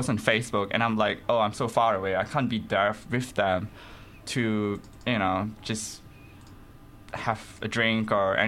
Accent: Malaysia; I'm from Malaysia.

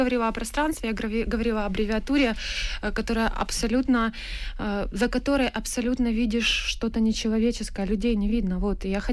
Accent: Donbas, Ukraine; И моя книжка «Абрикосы Донбасса», кстати, она же, я ее начинала писать до войны. То есть, ну, моя малая родина, то, что с ней происходило и до этого

